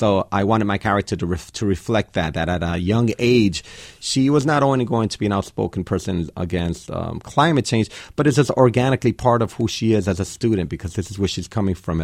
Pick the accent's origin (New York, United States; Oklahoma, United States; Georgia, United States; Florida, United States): New York, United States; New York City; also born or lived in Puerto Rico / Reading, Pennsylvania; growing up in New York City, living in Puerto Rico, living in Reading, Pennsylvania